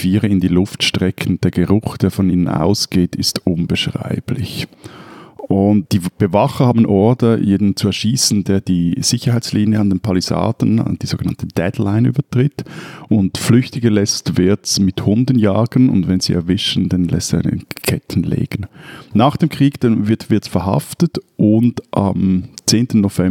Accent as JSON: {"language": "German", "country": "Switzerland", "said": "Diese Welle gab es als Welle bei uns in der Schweiz nicht."}